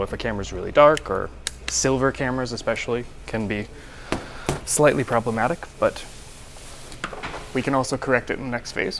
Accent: New Jersey, United States; moved away as an adult; now in Finland; New Jersey.

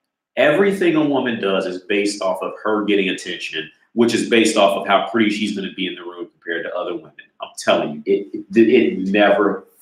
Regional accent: United States; I bumped into her because I'm from America.

